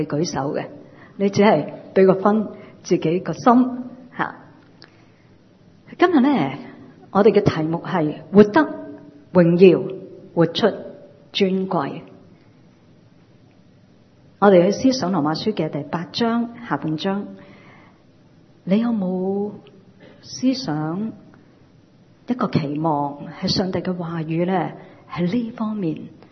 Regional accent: Hong Kong; 我都是香港人来的，不过我们多了一个身份，我哋系香港里面嘅基督徒

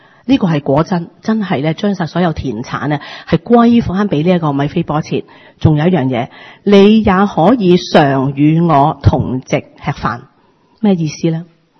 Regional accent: China; 我中國人一句做得好

